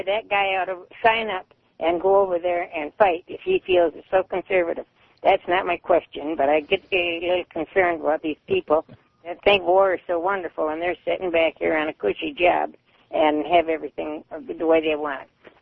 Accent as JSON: {"language": "English", "town": "Holland", "region": "Michigan", "country": "United States", "said": "I'm 80 years old today, and I'm from Holland, Michigan."}